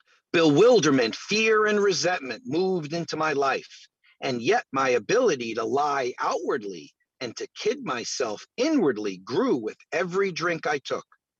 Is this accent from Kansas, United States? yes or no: yes; Kansas, United States; I was raised in Kansas, the only child of loving parents who drank socially. We moved frequently.